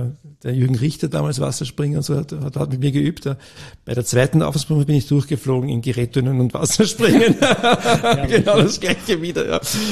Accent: Vienna, Austria; Ja, also ich bin in Wien groß geworden.

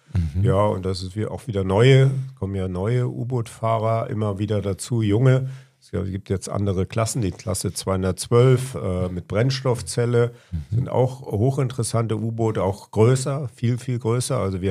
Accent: Bad Bramstedt, Schleswig-Holstein, Germany; also born or lived in Munich; ich bin ein geborener Münchner, weil mein Vater damals da gearbeitet hat, die ersten 6 Jahre in München. Dann bin ich in Schleswig-Holstein, also in Bad Bramstedt, das ist bei Hamburg, meine 13 Jahre zur Schule gegangen

